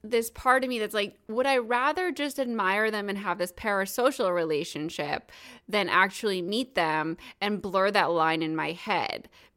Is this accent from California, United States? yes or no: no; New Jersey, United States; because I grew up in New Jersey and no one comes there.